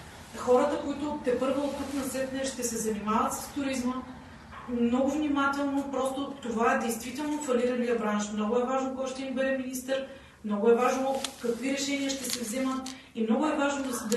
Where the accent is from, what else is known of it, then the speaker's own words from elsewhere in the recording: Silistra, Silistra Province, Bulgaria; Аз съм от Силистра.